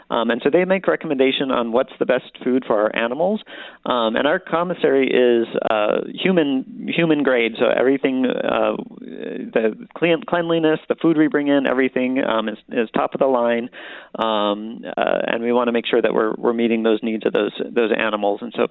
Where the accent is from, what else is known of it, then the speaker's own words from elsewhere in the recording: Tucson, Arizona, United States; I grew up in Tucson, so, you know, this is the zoo I grew up